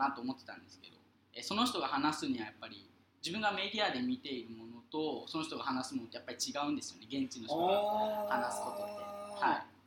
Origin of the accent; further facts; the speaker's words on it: Saga, Japan; 地元が佐賀県なんですけど、